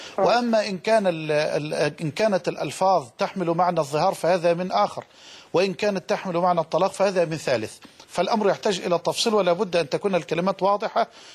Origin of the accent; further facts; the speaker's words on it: Suez, Suez Governorate, Egypt; انا عاشق لأهل السويس وانا ابن السويس.